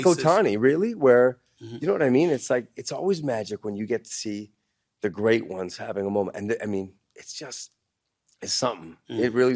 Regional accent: Canada; My heart is in Canada. I'm a Canadian. I'm a Canadian patriot.

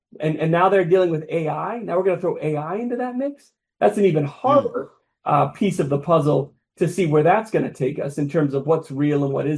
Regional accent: New England, United States; I'm from New England. I'm a New England guy.

